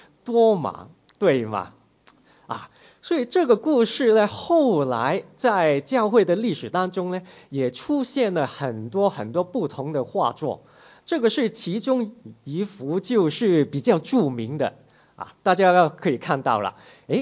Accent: Hong Kong; 我是从香港过来的在 MST 的一位新来的老师。

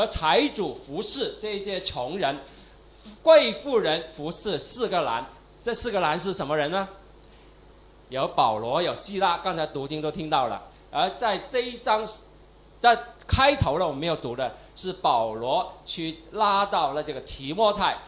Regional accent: Taiwan; also born or lived in Hong Kong; 我从台湾过来的，我生在香港

